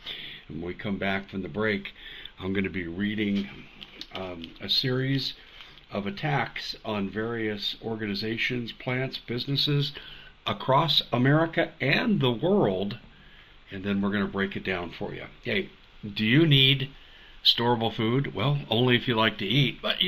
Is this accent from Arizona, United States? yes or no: yes; Arizona, United States; on Interstate 10 in my home state of Arizona